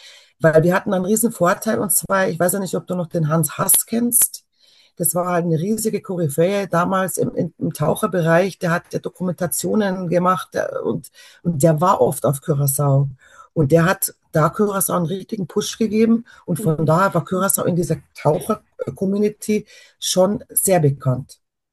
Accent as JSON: {"language": "German", "region": "Bavaria", "country": "Germany", "tie": "born or raised there", "said": "ich bin in Bayern groß geworden. Wir haben immer österreichisches Fernsehen auch gehabt"}